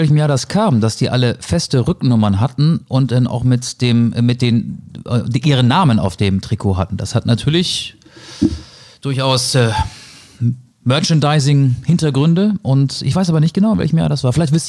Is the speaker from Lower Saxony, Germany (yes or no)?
yes; Stade, Lower Saxony, Germany; born there; In Stade.